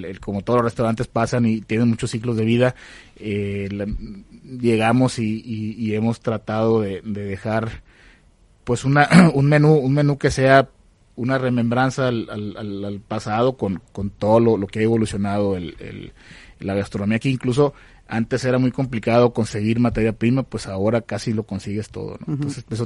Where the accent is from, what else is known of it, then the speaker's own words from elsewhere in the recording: Mazatlán, Sinaloa, Mexico; Yo soy de Mazatlán, de un puerto donde se come muy rico, donde la gente es muy alegre, donde la gente va literal a pasar un muy buen rato.